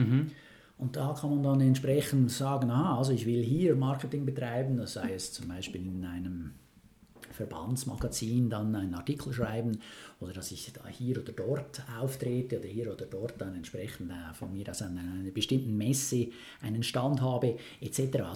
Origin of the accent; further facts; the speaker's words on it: Switzerland; als Schweizer muss ich mal sagen, war vielleicht nicht ganz so alles Gold, was da glänzt.